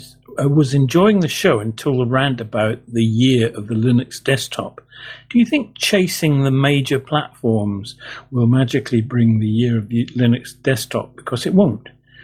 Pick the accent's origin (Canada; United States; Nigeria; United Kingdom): United Kingdom; England; I get laughed at for being an Englishman trying to speak Scots.